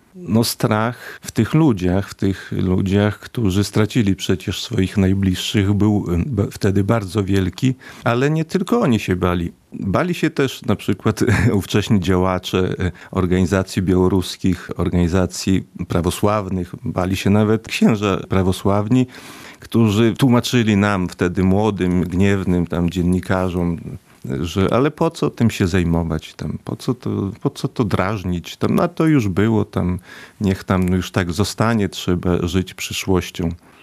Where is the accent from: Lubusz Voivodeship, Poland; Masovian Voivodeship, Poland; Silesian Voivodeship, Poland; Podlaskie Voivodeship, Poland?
Podlaskie Voivodeship, Poland; Koszele; Ja pochodzę ze wsi Koszele, mama pochodziła ze wsi Paszkowszczyzna.